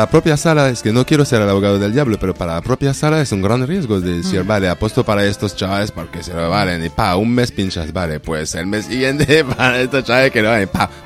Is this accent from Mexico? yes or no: no; France; Yo vengo de Francia, ¿no? Y conozco Francia y España. Francia y Barcelona, mejor dicho.